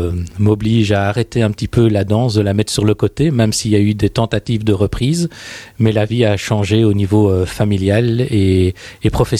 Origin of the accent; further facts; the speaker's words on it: Belgium; now in France; Je suis belge.